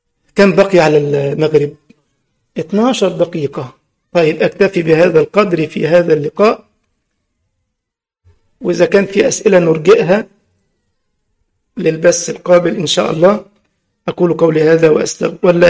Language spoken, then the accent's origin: Arabic; Egypt; زي صاحبنا عندنا في مصر كده